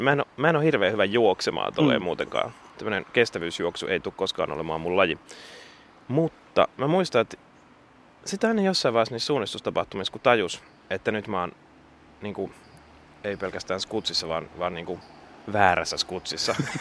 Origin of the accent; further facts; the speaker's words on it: Sipoo, Uusimaa, Finland; Mä oon siis Sipoosta lähtöisin